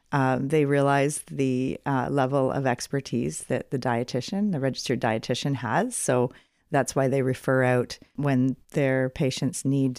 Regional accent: Ontario, Canada; moved away as an adult; now in British Columbia, Canada; But me personally, we came from Ontario and did my undergrad at University of Western Ontario. And then Rob and I ventured out to BC.

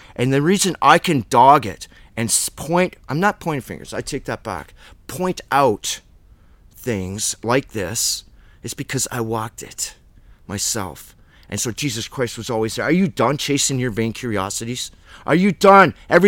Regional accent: Canada; I don't know what's up with Canadians, because I'm a Canadian.

